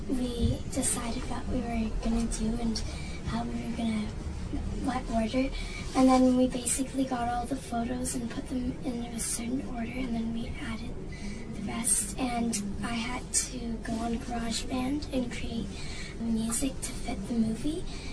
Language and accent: English; Belcarra, British Columbia, Canada; I'm from Belcarra.